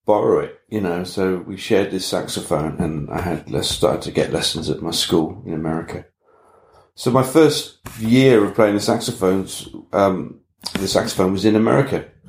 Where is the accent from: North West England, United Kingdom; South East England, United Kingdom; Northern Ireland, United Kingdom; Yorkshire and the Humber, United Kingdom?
South East England, United Kingdom; also born or lived in United States; Okay, I grew up in the New Forest.